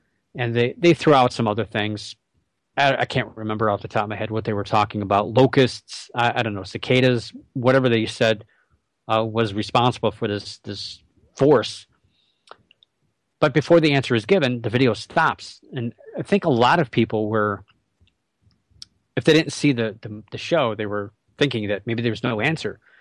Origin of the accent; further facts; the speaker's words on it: Muncie, Indiana, United States; born there; I was born in Muncie, Indiana, for starters, which is cool.